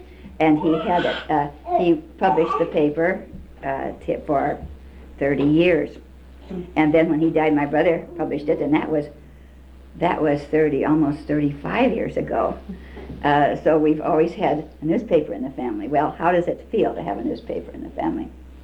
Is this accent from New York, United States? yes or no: no; Wenatchee, Washington, United States; born there; I was born down here in Wenatchee.